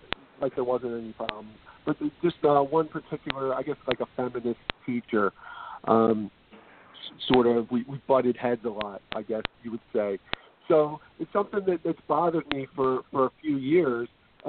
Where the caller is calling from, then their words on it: Philadelphia, Pennsylvania, United States; calling from Philadelphia.